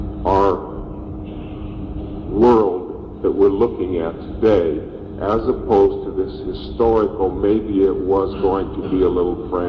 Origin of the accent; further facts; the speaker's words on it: Kansas, United States; Now you have to pardon me for not being a true Texan at this point. My distance, being born and raised in Kansas, allows me to look at the ethnic movement into the Republic of Texas with total fascination.